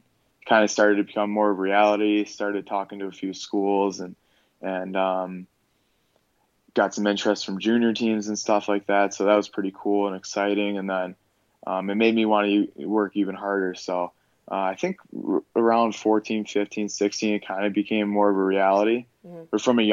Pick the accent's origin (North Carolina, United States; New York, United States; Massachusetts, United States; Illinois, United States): Illinois, United States; Park Ridge; Well, I grew up in Park Ridge, Illinois.